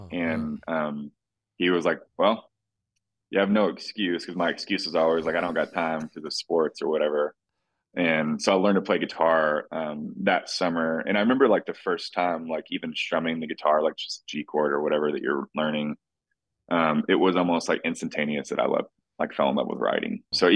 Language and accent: English; Cookeville, Tennessee, United States; So I grew up in Cookeville, Tennessee. Shout out to the 931 out there. Okay. It's like middle Tennessee. It's like an hour east of Nashville.